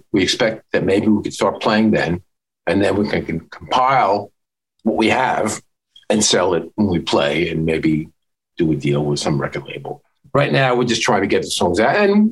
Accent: New York City, New York, United States; now in Hudson Valley, United States; I'm born and raised in New York City. I've written songs about New York. I never thought I would live anywhere else.

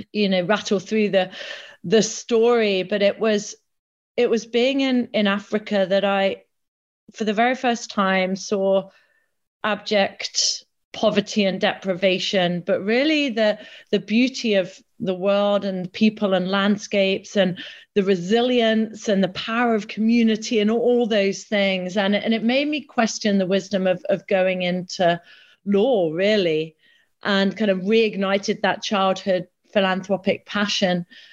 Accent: East of England, United Kingdom; growing up as a child in Norfolk. So, yes, I grew up in Norfolk.

